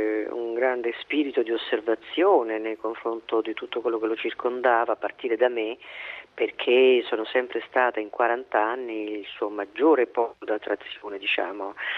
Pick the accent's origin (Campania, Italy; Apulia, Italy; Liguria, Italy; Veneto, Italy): Apulia, Italy; E il mio, che sono però pugliese Doc